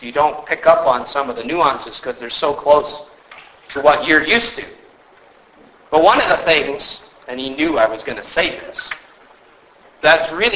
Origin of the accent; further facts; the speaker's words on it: United States; now in Canada; I can pick on you a little bit as an American.